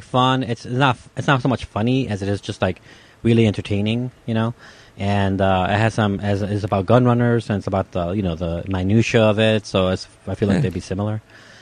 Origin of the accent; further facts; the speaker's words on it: Midwest, United States; We are from the Midwest. But we're also from, like, the biggest city in the Midwest, so we might be biased on that.